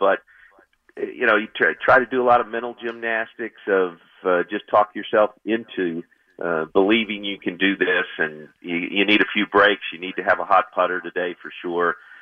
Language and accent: English; Missouri, United States; I grew up just outside of St. Louis, so saw some great teams back in the 60s